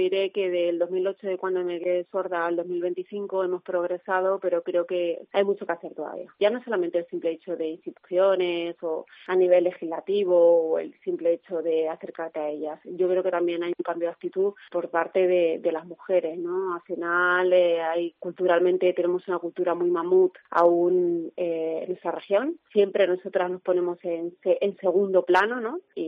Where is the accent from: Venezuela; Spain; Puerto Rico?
Spain; Almagro, Castilla-La Mancha; now in Madrid, Spain; me siento muy muy manchega, muy pues muy de Almagro, muy de Ciudad Real